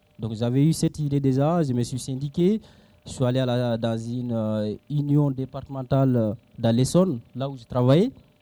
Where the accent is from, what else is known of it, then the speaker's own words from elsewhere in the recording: Mali; now in France; je suis malien, je suis arrivé en France en 2006.